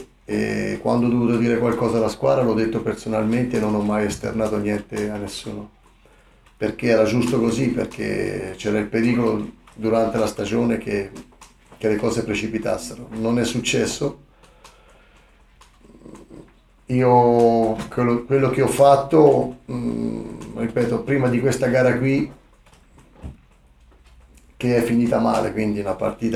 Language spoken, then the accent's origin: Italian; Arezzo, Tuscany, Italy; sono orgoglioso prima di tutto di essere di Arezzo, perché io vivo ad Arezzo, i miei figli sono nati ad Arezzo